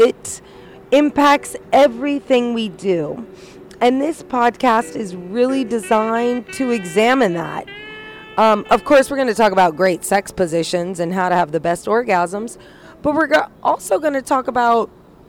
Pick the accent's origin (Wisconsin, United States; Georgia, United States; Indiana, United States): Indiana, United States; Yes, I am biracial. I'm black and white. I was raised in Indiana. And, you know, I grew up in a trailer park